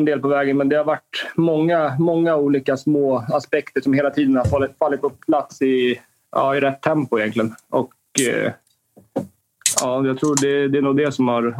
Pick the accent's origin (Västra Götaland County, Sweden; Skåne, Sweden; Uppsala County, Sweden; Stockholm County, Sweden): Stockholm County, Sweden; Stockholm; born there; accent: Stockholm dialect; Jag har varit runt en hel del. Jag har nog tappat den där Stockholmsdialekten på vägen någonstans.